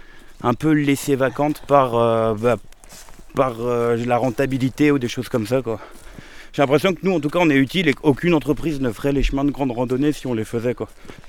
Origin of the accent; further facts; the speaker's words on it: Pays de la Loire, France; Moi je viens de Vendée.